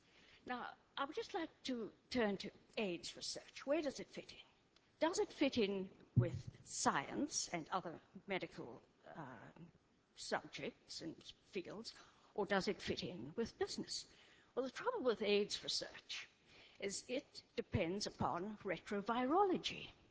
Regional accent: Ontario, Canada; I was a research scientist most of my life, and I'm from Ontario.

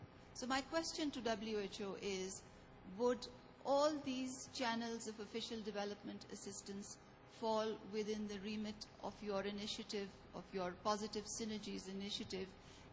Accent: Pakistan; from Pakistan, and I'd like to join the other commenters in commending this excellent panel.

